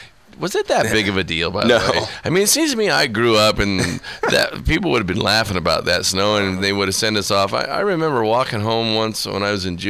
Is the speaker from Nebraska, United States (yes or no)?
yes; Wahoo, Nebraska, United States; born there; I was born in Wahoo